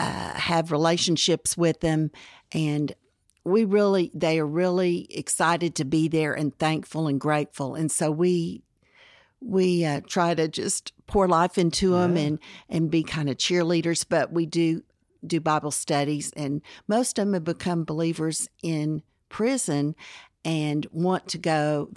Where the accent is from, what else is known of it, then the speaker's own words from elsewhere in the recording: Dallas, Texas, United States; I grew up in Dallas.